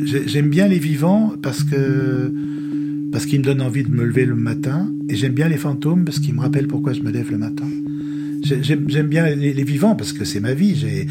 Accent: Lyon, Auvergne-Rhône-Alpes, France; parce que je suis très lyonnais, je suis de Lyon

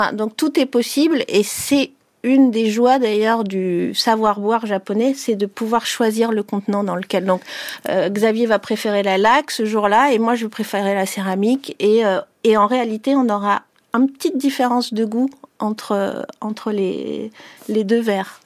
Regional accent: France

